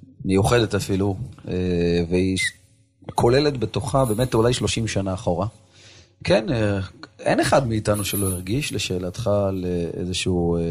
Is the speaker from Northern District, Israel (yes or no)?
no; Jerusalem, Jerusalem District, Israel; born or raised there